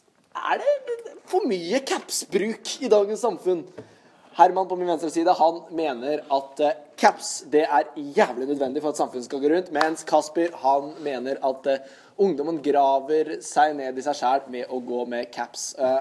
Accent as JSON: {"language": "Norwegian", "town": "Tønsberg", "region": "Vestfold", "country": "Norway", "said": "Jeg er ikke det, jeg er fra Tønsberg."}